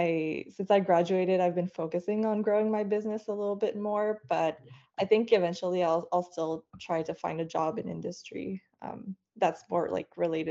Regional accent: Montreal, Quebec, Canada; English is a second language; So I'm actually a French Canadian. I grew up in Montreal, and I studied biochemistry.

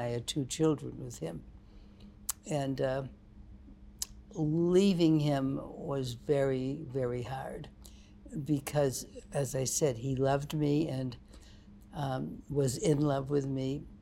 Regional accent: Syracuse, New York, United States; also born or lived in Utica; was growing up, I was born in Utica, New York. And then we moved to Syracuse, New York.

